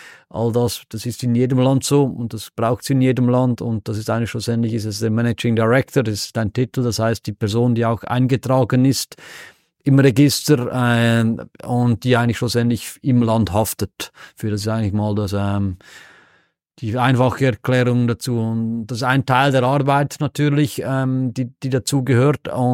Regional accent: Zurich, Switzerland; accent: Swiss; also born or lived in Geneva; Nicht zu überhören, mein Schweizer Akzent, das leugne ich auch nicht. Ich bin aus Zürich

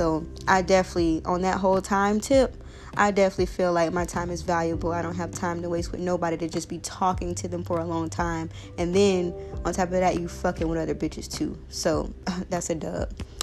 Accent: Fort Myers, Florida, United States; Because, I mean, I'm from Fort Myers, Florida. And it's a small city. Everybody know everybody.

